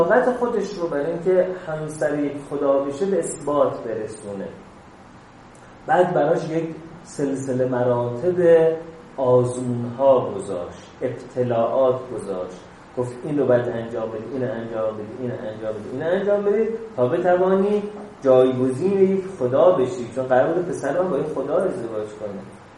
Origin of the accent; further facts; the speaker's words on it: Zabol, Sistan and Baluchestan, Iran; من میگم زابل شهر خودم رو میگم